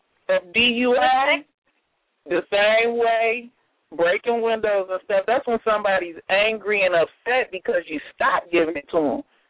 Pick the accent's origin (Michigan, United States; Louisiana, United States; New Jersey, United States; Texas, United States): Michigan, United States; Detroit; I'm not from Dallas. I'm from Detroit.